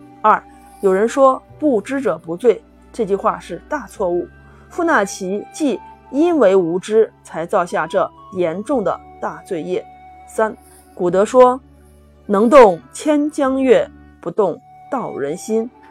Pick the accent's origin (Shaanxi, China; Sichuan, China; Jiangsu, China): Shaanxi, China; Xi'an; 我是来自于西安的